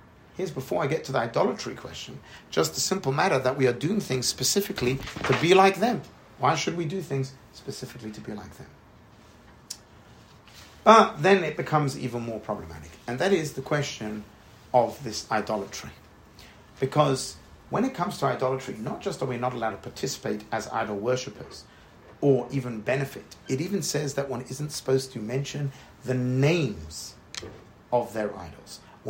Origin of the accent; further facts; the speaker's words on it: London, United Kingdom; So I grew up in East London.